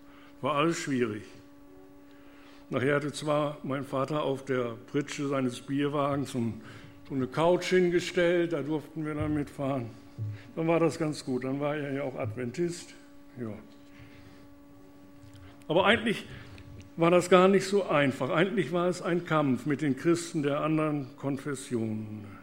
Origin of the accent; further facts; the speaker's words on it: Lower Saxony, Germany; Die Gemeinde damals war 20 Kilometer entfernt in Leer in Ostfriesland